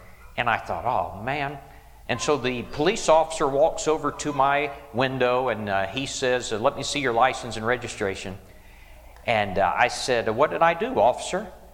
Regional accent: South Carolina, United States; I'm from South Carolina. I've just come here.

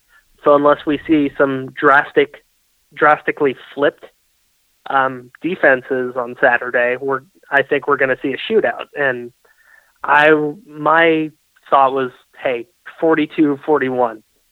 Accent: Marin, California, United States; I'm from Marin, which is on the other side of the Golden Gate Bridge.

